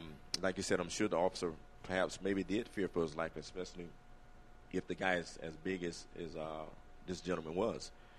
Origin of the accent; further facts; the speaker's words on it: Miami, Florida, United States; in an encounter with police growing up in Miami.